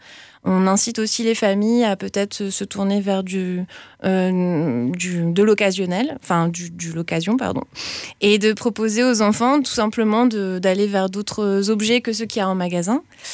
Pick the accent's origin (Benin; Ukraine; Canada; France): France; Grand Est; moved away as an adult; now in Aveyron, France; Alors, moi j'ai débarqué il y a un an en Aveyron, je ne connaissais pas du tout le coin, je viens d'Alsace.